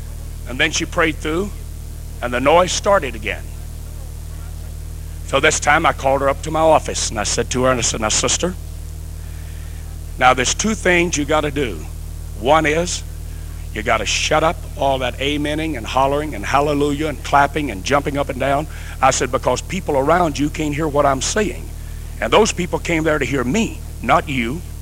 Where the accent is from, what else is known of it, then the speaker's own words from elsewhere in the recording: Arkansas, United States; I grew up in Arkansas. And I said, we used to have a lot of hogs.